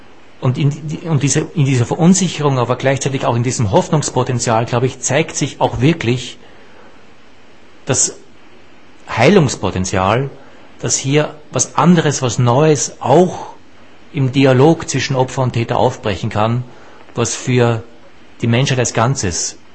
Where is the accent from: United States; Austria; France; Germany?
Austria; wir sind ja beide Österreicher